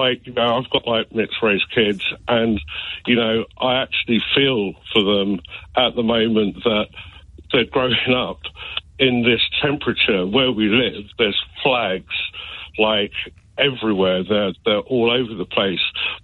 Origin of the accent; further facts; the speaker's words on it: England, United Kingdom; and I'm not British, I'm English, by the way.